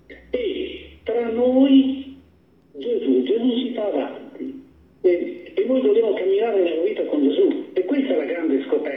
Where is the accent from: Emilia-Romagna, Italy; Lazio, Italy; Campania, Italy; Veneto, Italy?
Veneto, Italy; Pellestrina; born there; Pellestrina, dove io sono nato, quindi.